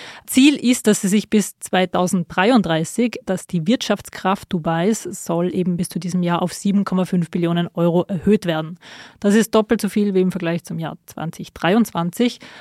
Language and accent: German; Austria; ich komme aus Österreich, ich komme aus Europa